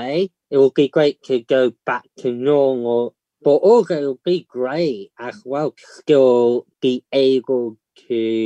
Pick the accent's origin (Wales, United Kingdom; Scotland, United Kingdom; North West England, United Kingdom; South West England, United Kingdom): North West England, United Kingdom; Southport; I'm from Southport.